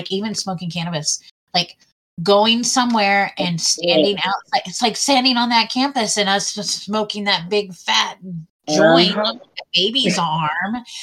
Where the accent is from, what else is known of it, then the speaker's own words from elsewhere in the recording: Kansas, United States; I'm from Kansas. We like nothing's legal here.